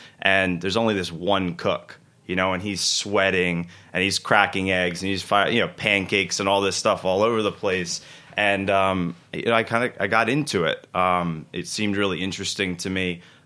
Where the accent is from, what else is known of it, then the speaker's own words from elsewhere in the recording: Florida, United States; So where I grew up in the Keys, there wasn't a lot of other options to do things.